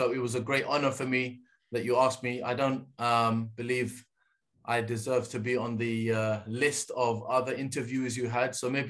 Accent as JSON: {"language": "English", "region": "England", "country": "United Kingdom", "tie": "born there", "said": "England. My parents actually, my father's from North Africa, Libya. And my mother from South Africa, but born in London, raised in London, born into a Muslim family."}